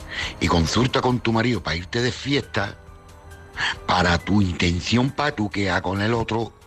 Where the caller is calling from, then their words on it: Cádiz, Andalusia, Spain; de Cádiz.